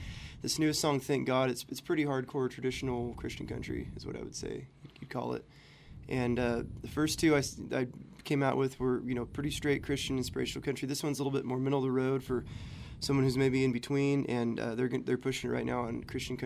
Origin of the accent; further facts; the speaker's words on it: Red Bluff, California, United States; Yeah, so I'm from Red Bluff, California, and I'm, you know, out this summer just touring and doing all kinds of different stuff.